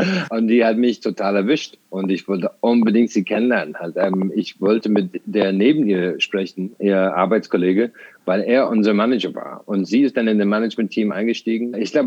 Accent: Templemore, Tipperary, Ireland; born or raised there; German is a second language

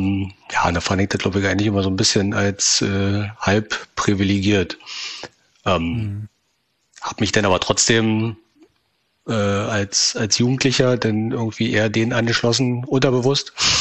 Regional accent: Fürstenwalde, Brandenburg, Germany; also born or lived in Rüdersdorf; Und bin dann die nächsten 22,5 Jahre in Fürstenwalde aufgewachsen. Das liegt genau auf der Hälfte zwischen Berlin und Frankfurt, oder? Mhm. Auch in Brandenburg.

